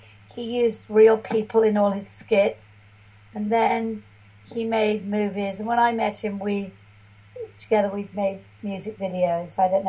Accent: England, United Kingdom; growing up in England

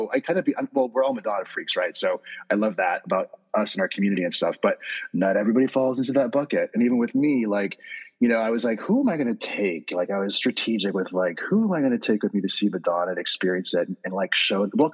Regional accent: Los Angeles, California, United States; now in New York, United States; I mean, I'm from LA initially, but, you know, I'm a New Yorker now for, I don't know, 12 years now.

